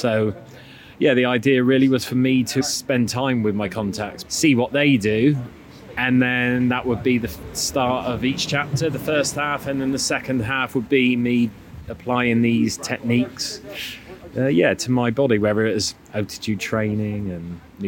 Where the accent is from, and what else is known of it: Exeter, South West England, United Kingdom